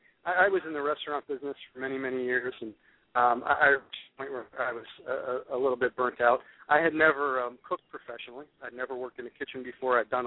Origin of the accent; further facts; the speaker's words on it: Massachusetts, United States; also born or lived in New York; And I was originally from New York, and I grew up in Massachusetts, but I feel a connection to New York